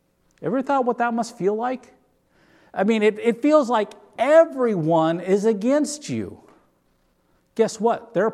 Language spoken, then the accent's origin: English; North Dakota, United States; I come from North Dakota. We don't have mountains.